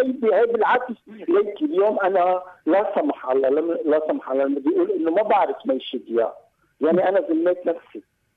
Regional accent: Lebanon

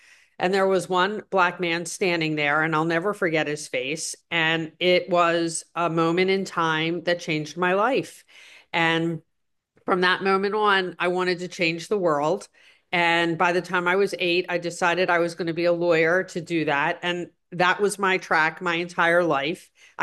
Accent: Baltimore, Maryland, United States; So I'm 62 and I'm born and raised in Baltimore. And I remember the 1968 riots.

